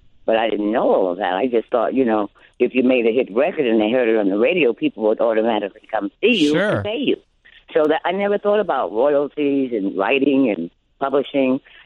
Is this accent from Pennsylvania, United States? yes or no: no; New York City, New York, United States; I'm from Spanish Harlem, and I grew up with the Puerto Rican girls and the Spanish girls and the black girls